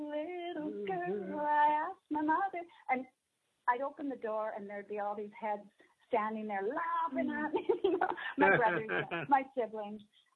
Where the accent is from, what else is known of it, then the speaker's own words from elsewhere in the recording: Thunder Bay, Ontario, Canada; I tell many stories from my growing up in Thunder Bay.